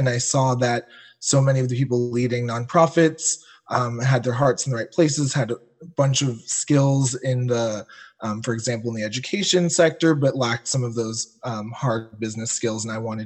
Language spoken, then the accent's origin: English; Florida, United States; It's a change of pace, being that I'm from South Florida, which I also love, but it's cool to get some seasonality.